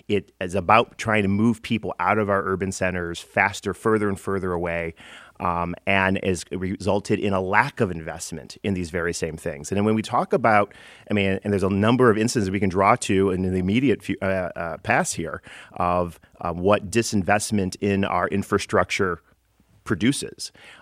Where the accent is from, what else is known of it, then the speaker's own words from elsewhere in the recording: Royal Oak, Michigan, United States; I was born and raised in Royal Oak. I went to Wayne State. I took the bus back and forth.